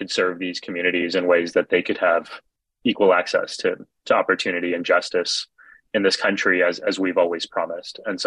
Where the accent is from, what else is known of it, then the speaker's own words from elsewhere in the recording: Texas, United States; for me as a kid growing up in Texas, we were the only ones in South Texas in the whole region who wore turbans.